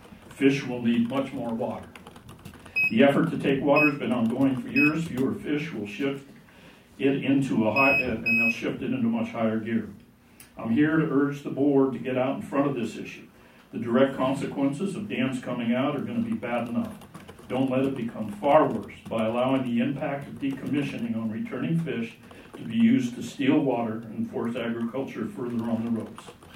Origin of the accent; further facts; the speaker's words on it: California, United States; I'm from the Scott Valley.